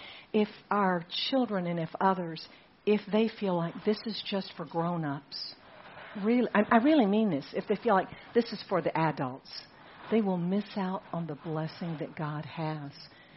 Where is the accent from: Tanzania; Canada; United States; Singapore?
Singapore; When I was growing up in Singapore